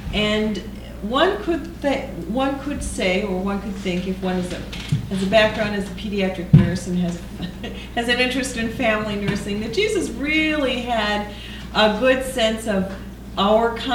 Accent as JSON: {"language": "English", "town": "Mankato", "region": "Minnesota", "country": "United States", "tie": "born or raised there", "said": "who is a teacher in my hometown of Mankato, Minnesota."}